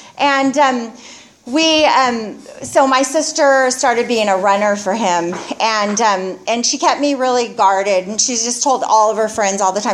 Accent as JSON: {"language": "English", "town": "Goleta", "region": "California", "country": "United States", "tie": "born or raised there", "said": "I grew up in Goleta and then, but Santa Barbara, same thing."}